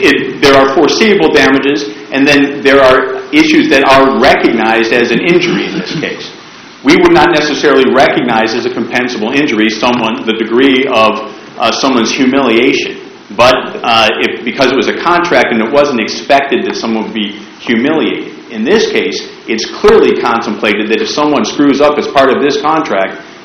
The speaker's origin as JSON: {"language": "English", "region": "Virginia", "country": "United States", "said": "I'm from Loudoun County."}